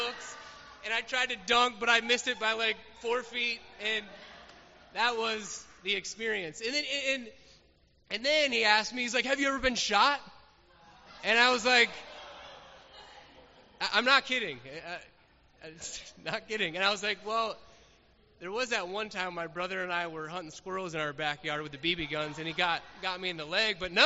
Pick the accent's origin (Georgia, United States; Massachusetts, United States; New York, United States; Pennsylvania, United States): New York, United States; And they get to me, and I'm like, oh, I'm from New York.